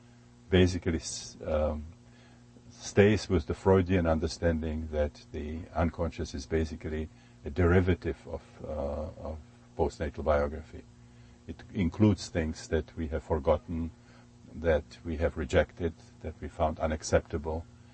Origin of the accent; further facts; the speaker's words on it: Prague, Czechia; moved away as an adult; now in United States; I was born and educated in Prague, Czechoslovakia, and I came to this country when I was 37.